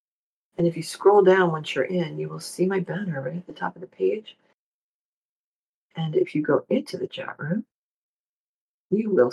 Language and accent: English; New Jersey, United States; accent: Jersey; And yes, my Jersey accent is coming through this morning, loud and clear.